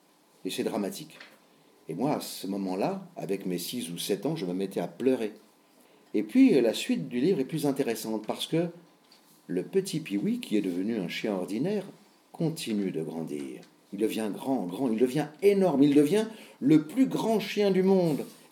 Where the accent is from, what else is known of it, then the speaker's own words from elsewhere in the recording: Paris, Île-de-France, France; born there; now in Périgord, France; Moi, je suis né à Paris, donc j'ai habité Paris. Et puis nous nous sommes mariés et nous avons habité très longtemps Paris et la région parisienne jusqu'en 1990. Et désormais, nous habitons le Périgord.